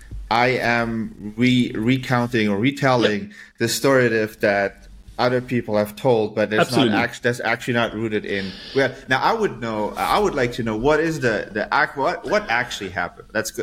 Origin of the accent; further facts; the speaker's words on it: Luxembourg; I say we because I'm from Luxembourg as well, right?